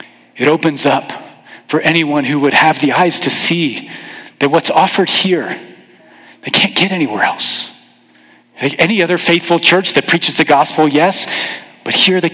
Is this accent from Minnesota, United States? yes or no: no; Houston, Texas, United States; I grew up in Houston.